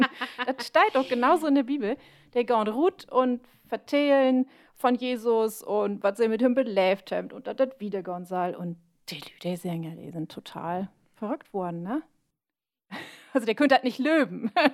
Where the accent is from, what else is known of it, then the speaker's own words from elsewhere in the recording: Lower Saxony, Germany; So, also ich kenne bloß, was mein Heimat aus Friesland, kenne ich ja den Maibaum.